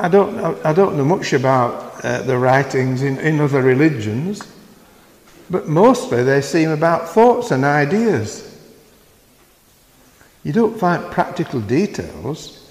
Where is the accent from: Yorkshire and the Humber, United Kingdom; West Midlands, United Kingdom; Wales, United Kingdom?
Yorkshire and the Humber, United Kingdom; being a Yorkshireman.